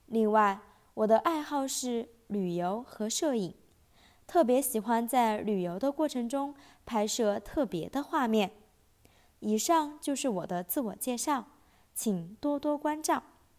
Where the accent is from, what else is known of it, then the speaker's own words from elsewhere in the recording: Enshi, Hubei, China; Japanese is a second language; 中国の湖北恩施出身です。小さい町なんですけど、空気がうまくて景色も美しいです。